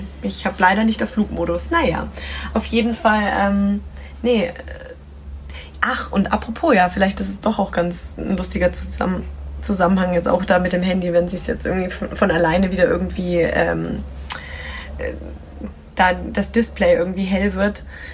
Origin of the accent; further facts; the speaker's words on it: Nuremberg, Bavaria, Germany; Meine ich aus Nürnberg.